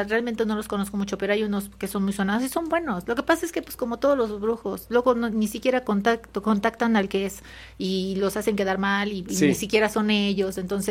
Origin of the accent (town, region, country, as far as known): Orizaba, Veracruz, Mexico; born or raised there; also born or lived in Catemaco